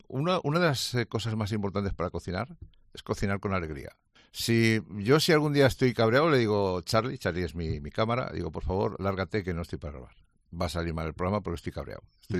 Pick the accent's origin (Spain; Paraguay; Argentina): Spain; Soy el cocinero español más popular en redes sociales.